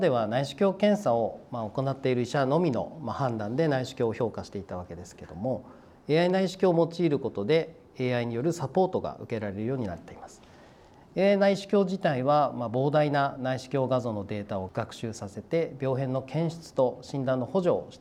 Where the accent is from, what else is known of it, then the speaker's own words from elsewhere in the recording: Otawara, Tochigi, Japan; はい、大田原市出身です。